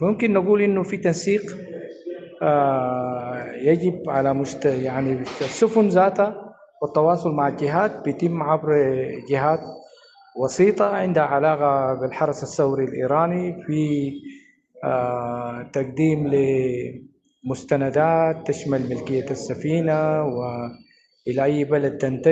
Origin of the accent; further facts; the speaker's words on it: Sudan; ونتمنى أنه نحن كسودانيين أنه نغوي إرادة الحل الداخلي